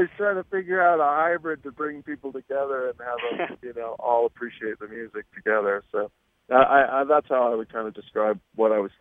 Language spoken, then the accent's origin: English; Las Vegas, Nevada, United States; when I grew up in Vegas, it was such a different town, and that era is gone